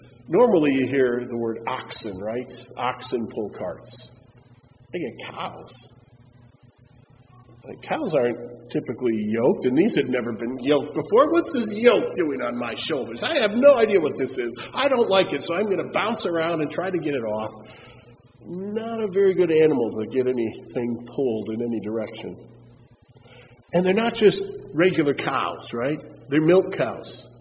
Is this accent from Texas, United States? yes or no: no; Wisconsin, United States